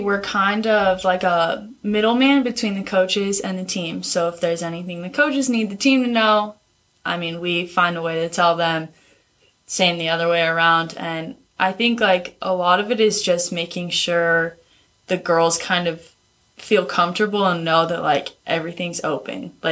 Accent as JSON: {"language": "English", "region": "Colorado", "country": "United States", "said": "I mean, I think because I'm from Colorado, I'm very outdoorsy."}